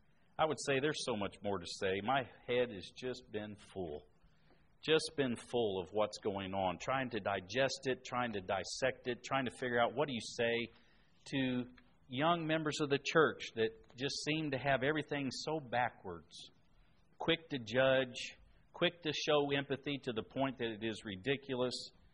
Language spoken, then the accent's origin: English; Indiana, United States; Growing up in Indiana, we told dumb Kentuckian jokes, and they told dumb Hoosier jokes.